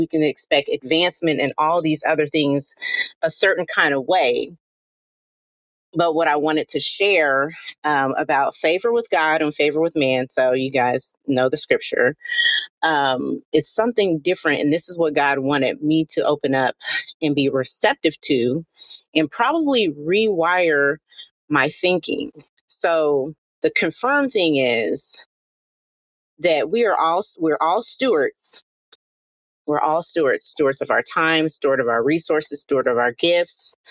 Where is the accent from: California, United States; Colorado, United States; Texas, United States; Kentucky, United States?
Texas, United States; Houston; from Houston, Texas.